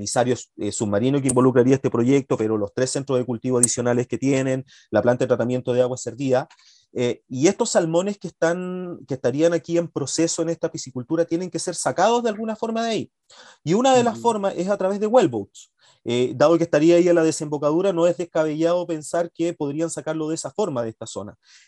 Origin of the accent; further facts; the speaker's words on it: Mañihuales, Aysén, Chile; yo soy de Mañiguales, por cierto